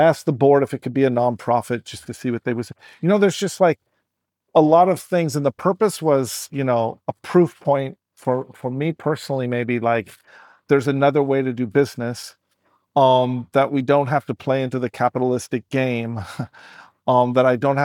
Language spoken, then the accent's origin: English; United States; And I'm American, but I never really understood the impact of a Super Bowl spot